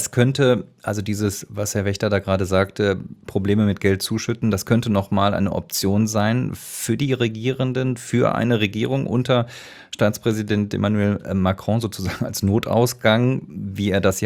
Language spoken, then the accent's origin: German; Germany; wenn man sich anschaut, als Deutscher anschaut, wie die politische Klasse in Frankreich auf diese Krise reagiert